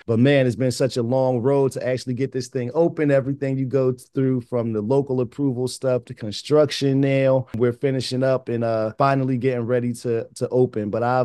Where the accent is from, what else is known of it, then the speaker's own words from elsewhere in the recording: Ewing, New Jersey, United States; we are an adult use cannabis dispensary here in my hometown of Ewing, New Jersey.